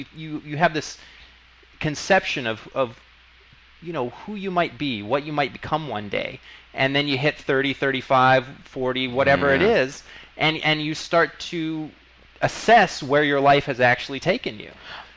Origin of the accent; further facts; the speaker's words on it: California, United States; I was very much into the punk scene when I was growing up in Bay Area.